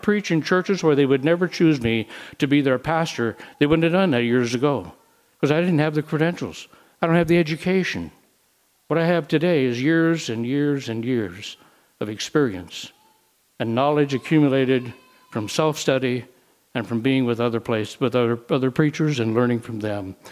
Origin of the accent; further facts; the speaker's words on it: the South, United States; I'm from the South. I didn't even have a pair of overshoes.